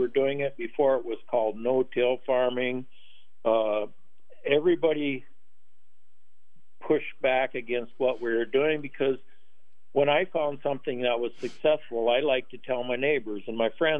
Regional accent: South Dakota, United States; I'm from South Dakota.

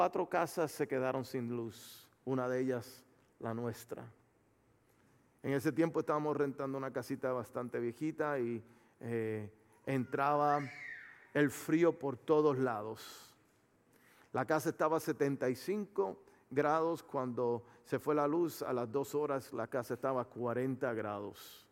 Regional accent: Puerto Rico; also born or lived in Florida; now in Texas, United States; Cuando llegamos aquí a Texas, nosotros no somos de aquí, somos de la Florida, originalmente de Puerto Rico. Y cuando llegamos aquí a Texas, llegamos el 31 de diciembre del 2022.

